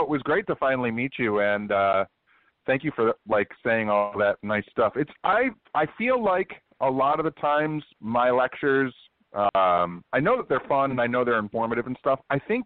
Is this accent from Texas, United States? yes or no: no; Michigan, United States; So I'm born and raised in Michigan.